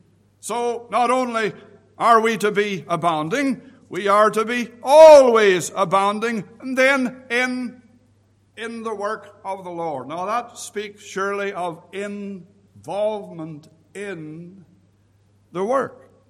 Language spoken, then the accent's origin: English; Canada; moved away as an adult; now in United Kingdom; I, as you know, not from this part of the world. Although I've been here now for some 16 years, I'm a British citizen. I'm also a Canadian citizen. But when we grew up back home, we essentially grew up in skates.